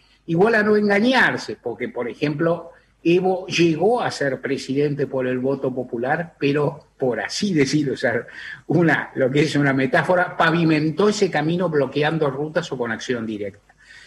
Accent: Argentina; No soy quien, argentino yo, para juzgar exactamente qué políticas o qué políticas públicas adoptó el Frente Amplio acá o allá.

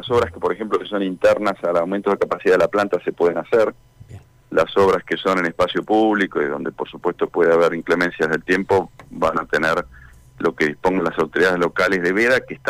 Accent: Argentina

